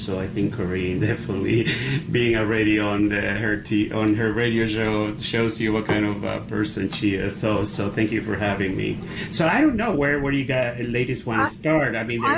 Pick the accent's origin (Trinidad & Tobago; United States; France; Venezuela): Venezuela; English is a second language; moved away as an adult; You guys can hear my accent. I'm from Venezuela, from South America. I moved here in 84